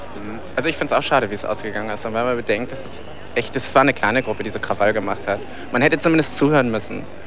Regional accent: Germany; also born or lived in Netherlands; now in Berlin, Germany; Die Niederlande. Aber ich bin hier aufgewachsen in Deutschland.

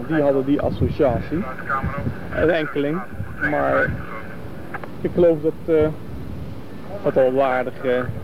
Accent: Rotterdam, South Holland, Netherlands; ik kom uit Rotterdam.

